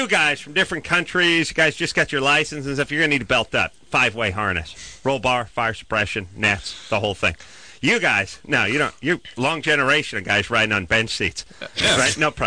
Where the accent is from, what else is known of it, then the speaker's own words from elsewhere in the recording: North Hollywood, California, United States; I played football and baseball. I'm from North Hollywood.